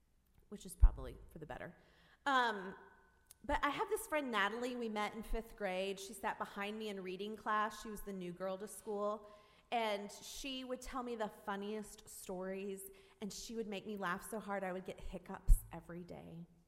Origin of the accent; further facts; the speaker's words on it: Georgia, United States; But I grew up in Georgia, where they're from